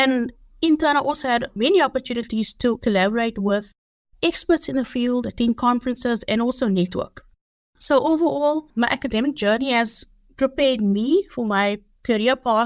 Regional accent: Grassy Park, Western Cape, South Africa; I grew up in Grassy Park in a very close-knit community.

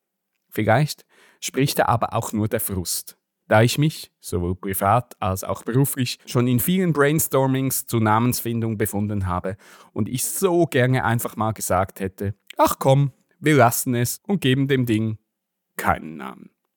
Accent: Switzerland; Keine Seltenheit als Schweizer Kind der 90er.

